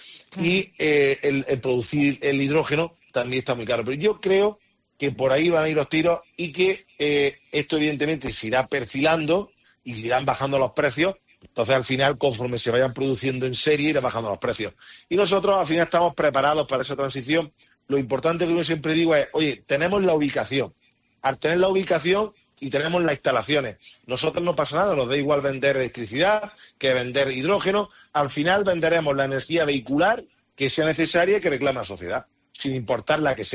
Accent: Andalusia, Spain; Que a mí, como andaluz que soy, pues me encanta todo eso.

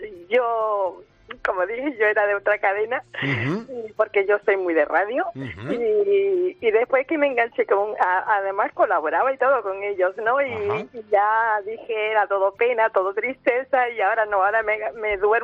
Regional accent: Canary Islands, Spain; uh-huh. Y soy de Gran Canaria.

